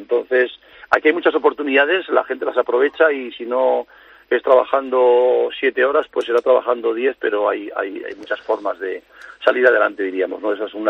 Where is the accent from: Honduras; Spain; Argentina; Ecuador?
Spain; Ólvega, Castile and León; Yo me acuerdo que yo llegaba tarde en mi pueblito de Soria, y soy un pueblo que se llama Olvega, el pueblo de Chorizo, Revilla, etcétera, que todo el mundo conoce.